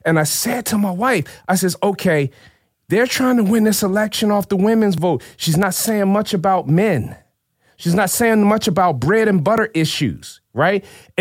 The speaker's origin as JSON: {"language": "English", "town": "Chester", "region": "Pennsylvania", "country": "United States", "tie": "born or raised there", "said": "I grew up in Chester. I grew up in Chester, PA, Delaware County"}